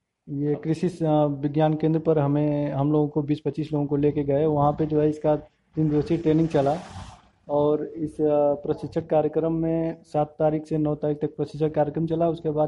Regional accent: Dhamupur, Uttar Pradesh, India; ग्राम post Dhamupur, जनपद गाजीपुर का निवासी हूँ।

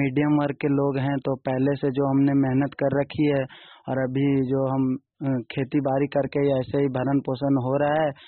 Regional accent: Vishnugarh, Jharkhand, India; मैं विष्णुगढ़ प्रखंड से हूं

